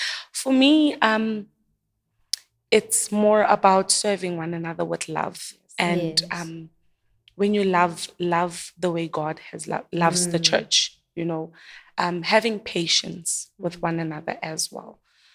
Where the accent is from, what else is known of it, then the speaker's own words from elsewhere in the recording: Reiger Park, Gauteng, South Africa; So growing up, we grew up in Reiger Park